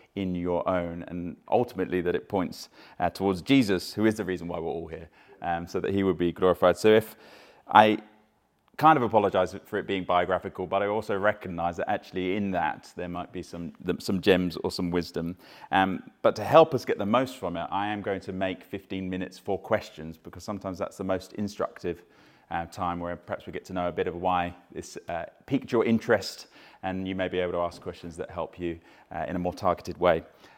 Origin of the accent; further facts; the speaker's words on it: Bedhampton, South East England, United Kingdom; This was in Havant. I grew up in Bedhampton